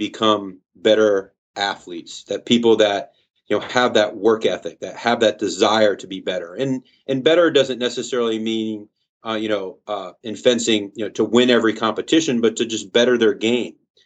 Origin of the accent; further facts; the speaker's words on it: Louisiana, United States; And I kind of derived it from growing up in Louisiana. I was actually handicapping horses.